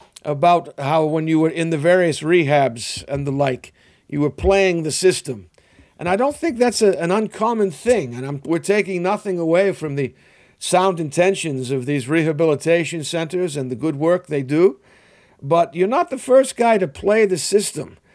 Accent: Boston, Massachusetts, United States; A Bostonian. You're talking to one. I'm from Boston.

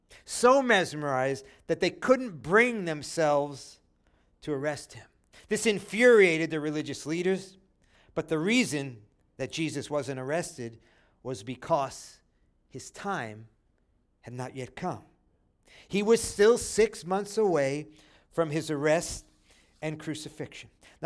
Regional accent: Flatbush, New York, United States; Now, these were guys from Canarsie. That's a neighborhood. It won't make a lot of sense to you. I'm from Flatbush. They're from Canarsie.

